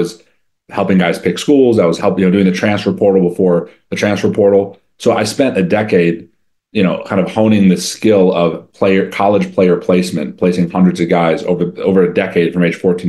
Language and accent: English; Evanston, Illinois, United States; born there; So I was born in Evanston, Illinois, and this was like right before social media started.